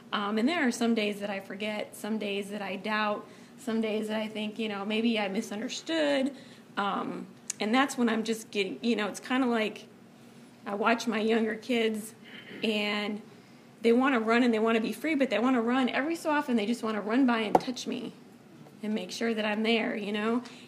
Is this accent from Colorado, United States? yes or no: yes; Denver, Colorado, United States; growing up in Denver, I would often take the bus downtown with one of my girlfriends and we'd wander 16th Street Mall